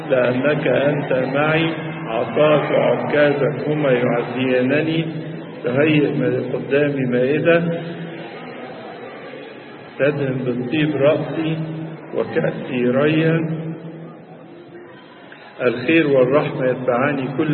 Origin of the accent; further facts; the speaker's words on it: Egypt; بلادنا مصر